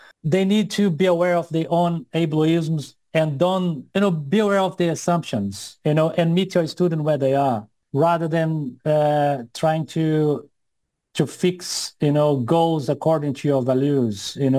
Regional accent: Brazil; now in Sweden; I go with the pronouns he and him. I was born and raised in Brazil. And today I split my time between Sweden and Brazil. I live 7 months in Sweden. When the winter comes, I come and live in Brazil.

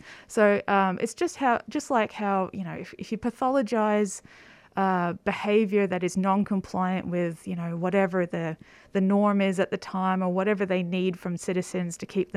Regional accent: Australia; I'm Australian. I've never heard of this kind of, you know, disabled history happening here.

